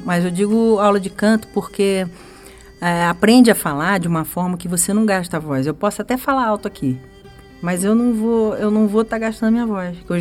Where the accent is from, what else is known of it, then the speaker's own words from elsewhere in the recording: Santa Rosa de Viterbo, São Paulo, Brazil; vim lá de Santa Rosa de Viterbo.